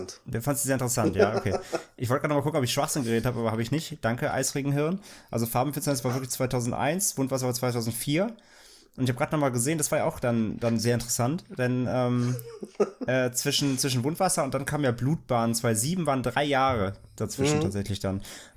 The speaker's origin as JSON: {"language": "German", "region": "Central Germany", "country": "Germany", "tie": "born there", "said": "ich komme ja aus Mitteldeutschland gebürtig"}